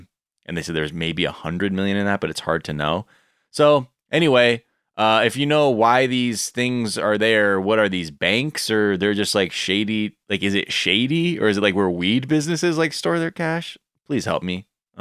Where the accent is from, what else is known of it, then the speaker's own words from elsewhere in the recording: California, United States; Like in my mind growing up in the Valley, I'm like, fucking Sylmar? What's over there?